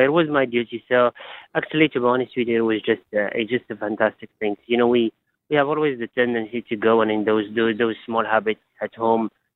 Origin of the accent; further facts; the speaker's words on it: Morocco; English is a second language; now in Australia; I grew up in an area also where we were isolated for 6 months with the snow in the mountain of the Atlas.